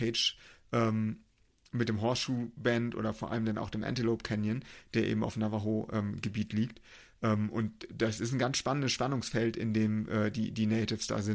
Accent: Germany; Ich glaube schon, dass in manchen Teilen wir uns als Deutsche ein bisschen zu viel Gedanken machen.

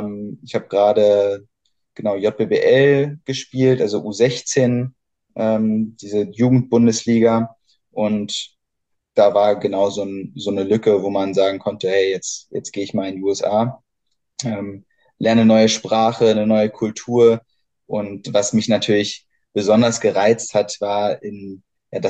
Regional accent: Berlin, Germany; Bin ursprünglich aus Berlin, in Berlin geboren und dort aufgewachsen. Komme aus einer Basketballfamilie.

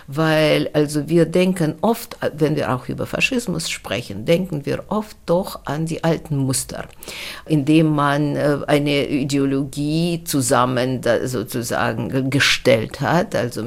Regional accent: Russia; Und bei uns in Russland dauerte das sehr lange.

